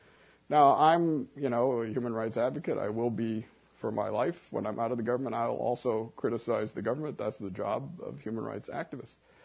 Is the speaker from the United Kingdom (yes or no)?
no; South Korea; I'm from South Korea, as my parents.